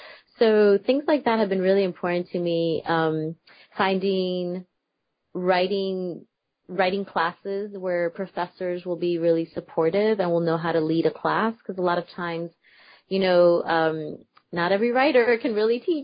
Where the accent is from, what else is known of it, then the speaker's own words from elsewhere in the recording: New Jersey, United States; So that is really different from the kind of Cuban community that I grew up in New Jersey.